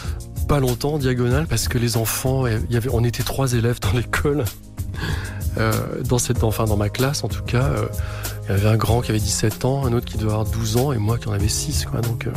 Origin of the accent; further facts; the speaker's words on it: Oran, Oran Province, Algeria; born there; Moi, je suis né à Oran.